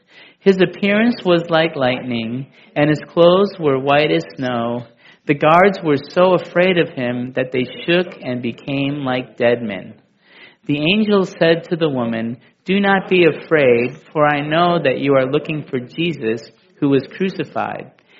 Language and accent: English; Milwaukee, Wisconsin, United States; this particular cemetery, Holy Cross Cemetery, is in Milwaukee, Wisconsin, my hometown, and this is actually where most of my family is buried.